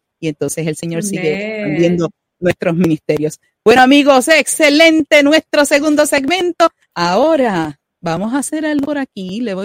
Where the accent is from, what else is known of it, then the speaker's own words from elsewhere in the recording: Puerto Rico; te ibas a esta escuela especializada que todavía en Puerto Rico existen, las escuelas libres de música y escuelas de bellas artes.